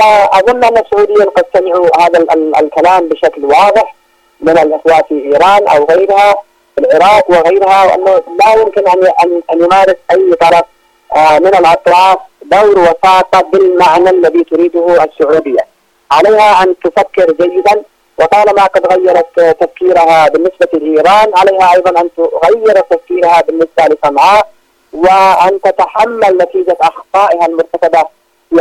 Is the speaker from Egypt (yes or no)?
no; Yemen; نحن كشعب يمني